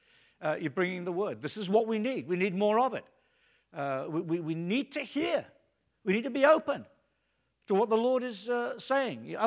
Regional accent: United Kingdom; You know, well, we don't express ourselves that kind of way. We're British.

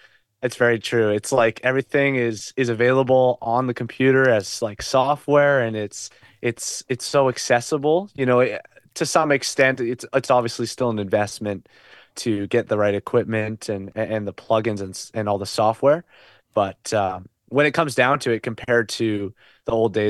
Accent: British Columbia, Canada; I'm 19 right now. I've grown up in smaller towns. I'm actually from Canada, from British Columbia, so over kind of the West Coast area. I'm a little bit inland though

